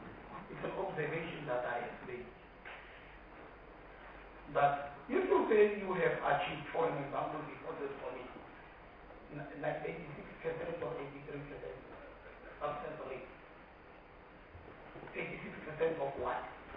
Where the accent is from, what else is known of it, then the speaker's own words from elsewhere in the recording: South Africa; being a South African citizen